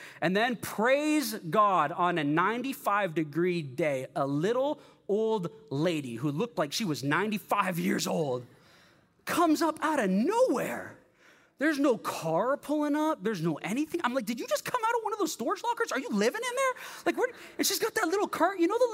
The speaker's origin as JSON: {"language": "English", "country": "Canada", "said": "Y'all Canadians, I'm Canadian too, but I lived there 8 years."}